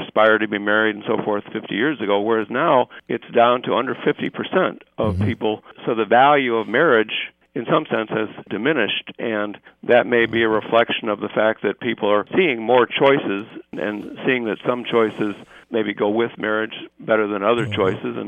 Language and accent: English; Chicago, Illinois, United States; I was originally from Chicago, and I think it's quite a bit different in a big city than it is where I am now